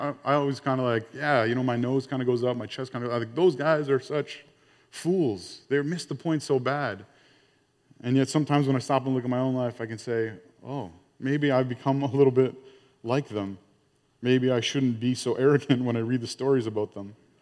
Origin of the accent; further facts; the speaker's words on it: Ontario, Canada; I mean, I grew up in Ontario, and it is far more relaxed.